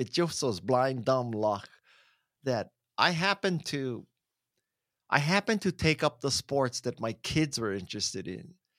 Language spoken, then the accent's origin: English; Hawaii, United States; you were born and raised in Hawaii. You lived in Hawaii the first 20 years of your life.